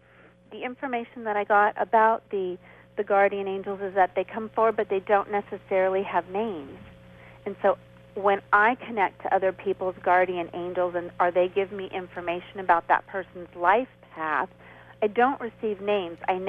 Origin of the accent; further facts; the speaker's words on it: California, United States; I think she was in Kansas, and we're from California